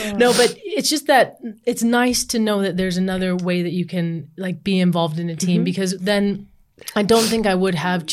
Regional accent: United States; it is all about winning every single time because I'm American and we're going to win.

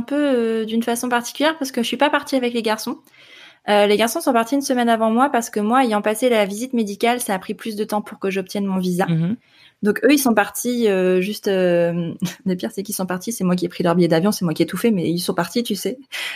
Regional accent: France; accent: French; Par contre, mon accent est pourri. Hein. J'ai l'accent typique français, ça c'est sûr. J'ai pas l'accent du Nord, mais j'ai clairement là un accent français quand je parle en anglais.

